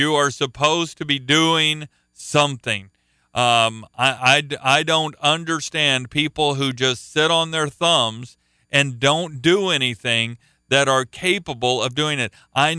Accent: Oklahoma, United States; I was from Oklahoma and it's a landlocked state.

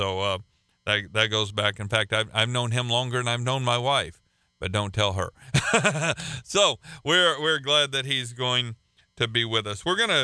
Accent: Oklahoma, United States; Aren't we thankful that God brought us to Florida? I'm from Oklahoma originally, and I tell people that Oklahoma gets hotter than here, it gets colder than here, and I'm thankful to be here.

